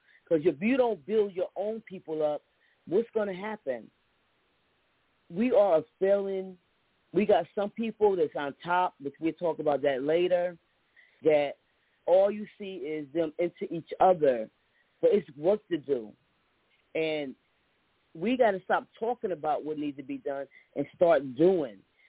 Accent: Paterson, New Jersey, United States; But I'm telling you, growing up in Patterson, it was the place to be.

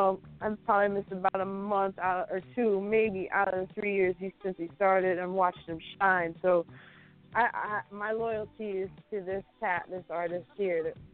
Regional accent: Detroit, Michigan, United States; now in Western Massachusetts, United States; I'm from Detroit, so I got to show my. I'm a white girl from. I'm living in the 413 Western Mass, but I was born in Detroit.

